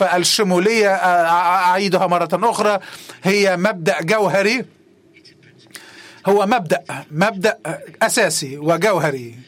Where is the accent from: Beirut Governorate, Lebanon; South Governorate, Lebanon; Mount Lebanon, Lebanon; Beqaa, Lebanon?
Beirut Governorate, Lebanon; Beirut; أنا كبرت في بيروت، وبيروت فككت في الوقت الذي أنا كبرت فيه